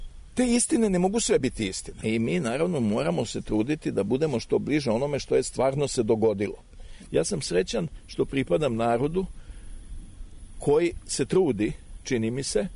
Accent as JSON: {"language": "Serbian", "country": "Serbia"}